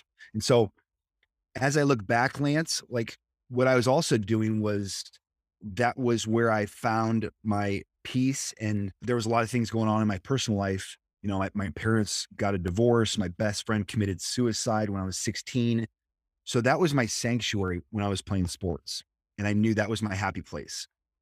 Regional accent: Nebraska, United States; moved away as an adult; now in San Diego, United States; And I grew up in the Midwest. I'm from Nebraska, played baseball in Kansas. And then I packed up all my stuff and moved to San Diego, August 16th, 2002.

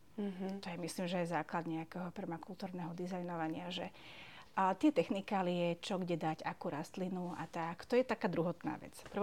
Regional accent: Žilina, Žilina Region, Slovakia; Ja som pôvodne zo Žiliny a ja som hľadala miesto na život, kde trošku sú nejaké kopce, trošku vrchy, tým, že Žiline máme, sme v tak doline

